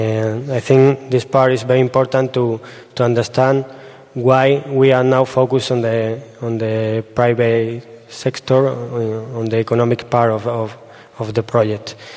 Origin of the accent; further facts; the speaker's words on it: Extremadura, Spain; English is a second language; I'm from Extremadura. First thing I want to say is sorry for my English.